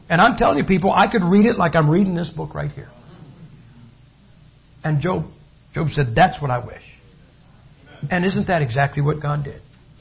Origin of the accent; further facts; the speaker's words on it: Massillon, Ohio, United States; She sold that recipe to a concrete plant in Massillon, Ohio. If you go to my hometown, you'll see sidewalks that they're brown, they're shiny, they don't chip, fade, or peel in the sun.